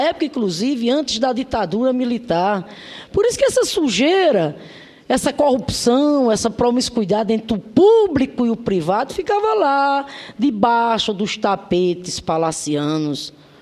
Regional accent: Paraíba, Brazil; Eu sou paraibana de origem. Não nasci na casa grande, não. Nasci lá na senzala, assim como ele.

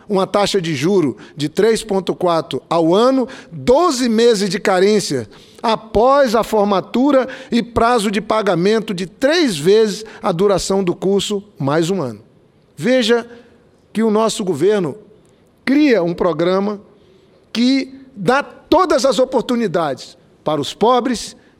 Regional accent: North Region, Brazil; Eu sou do Norte, caro Armínio Fraga. Eu sou do Norte. Eu sou do Norte.

